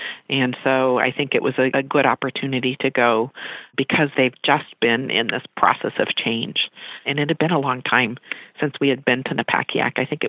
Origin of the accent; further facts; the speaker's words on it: Anchorage, Alaska, United States; It doesn't matter that we come from Anchorage and, you know, have all of the modern conveniences and that we go to a small community. I think it just brings us together as Alaskans.